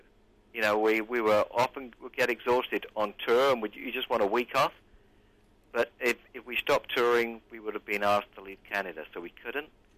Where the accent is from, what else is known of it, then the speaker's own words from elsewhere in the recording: London, United Kingdom; I was brought up in East London in a place called Forest Gate, and the houses either side of me were Jamaicans. So we were a white family with 6 kids, poor